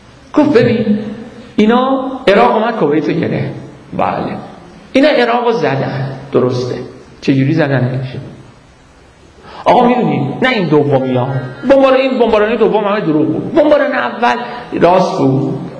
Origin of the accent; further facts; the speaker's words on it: Iran; من تازه بهش معرفی کردم ما ایرانی هستیم